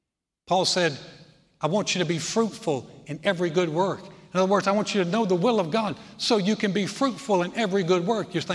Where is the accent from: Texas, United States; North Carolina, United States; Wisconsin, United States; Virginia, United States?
North Carolina, United States; in my home state of North Carolina